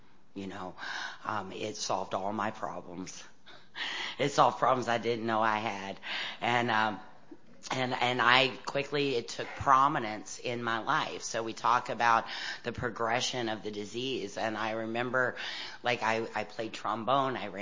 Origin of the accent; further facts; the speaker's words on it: Kentucky, United States; I say I'm from Kentucky. We got bourbon, beautiful horses, and fast women.